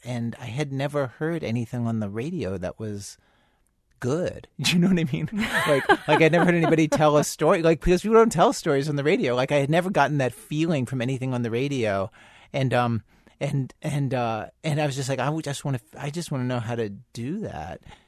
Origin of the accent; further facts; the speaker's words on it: Baltimore, Maryland, United States; And I grew up in Baltimore and went around to all the places.